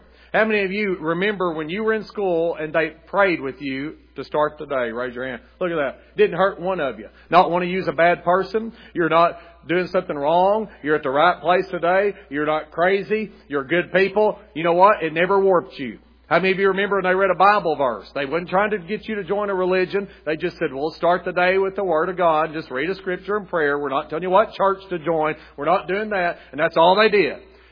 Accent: United States; I'm just telling you that I'm an American. I'm thankful for our way of life.

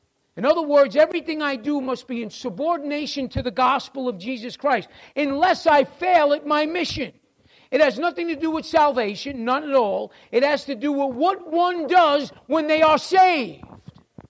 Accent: New York, United States; I'm from New York. It was a bad neighborhood.

